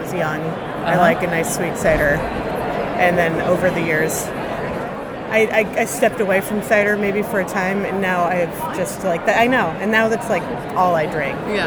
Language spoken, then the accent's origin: English; Illinois, United States; I'm from Illinois.